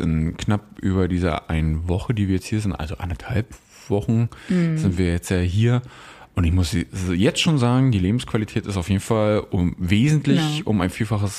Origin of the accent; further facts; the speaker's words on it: Berlin area, Germany; ich komme aus dem Berliner Raum